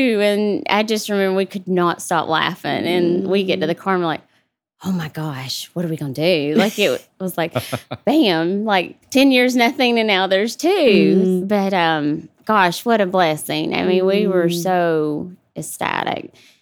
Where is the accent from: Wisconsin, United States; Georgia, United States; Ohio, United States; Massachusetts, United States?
Georgia, United States; Cairo; actually from a little town, Cairo, Georgia. It's actually Wiggum, Georgia, but it's about 2 hours from my hometown, and we were big football rivals.